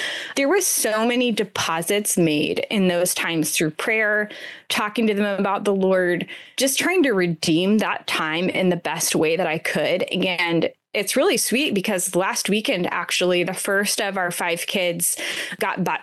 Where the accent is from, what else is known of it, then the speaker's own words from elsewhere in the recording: Gladstone, Missouri, United States; now in Iowa, United States; I grew up in Gladstone.